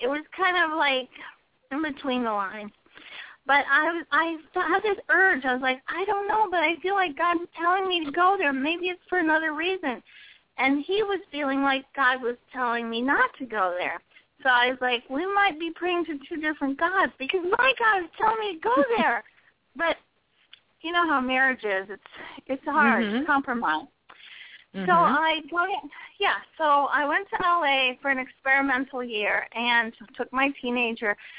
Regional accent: Miami, Florida, United States; And I grew up in Miami, so I'm very familiar with all of the Cubans coming to Miami for freedom. It started in 1959 when I was born. My whole town turned into Cuba.

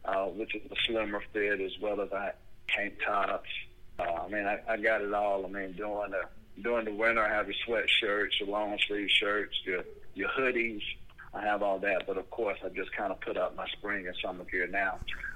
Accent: Buffalo, New York, United States; born there; I was born in Buffalo

